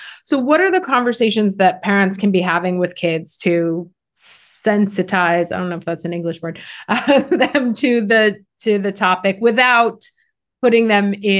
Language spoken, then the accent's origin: English; United States; now in Italy; I live in Italy now. I'm obviously from the United States, where debt is like, of course you're going to get into debt.